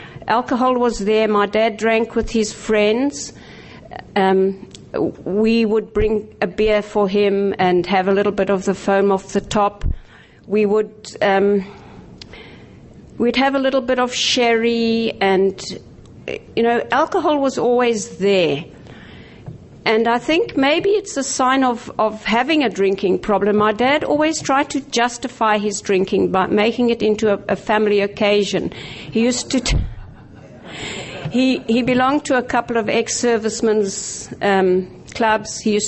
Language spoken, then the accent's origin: English; South Africa; I'm from Durist in South Africa.